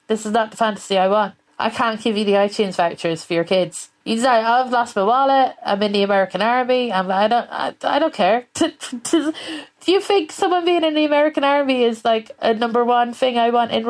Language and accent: English; Westmeath, Leinster, Ireland; I'm from Westmead, and there's a song called … there's a bachelor competition.